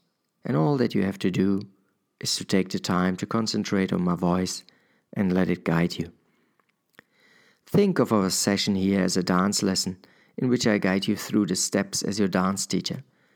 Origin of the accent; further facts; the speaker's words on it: Germany; accent: German; English is a second language; please be patient with my German accent